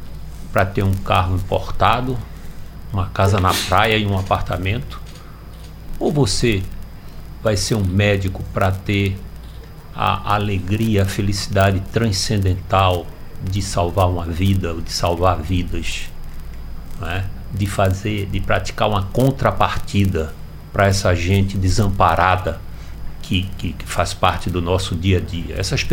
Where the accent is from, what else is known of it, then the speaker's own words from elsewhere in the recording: Pernambuco, Brazil; dos quais eu tenho muito orgulho enquanto pernambucano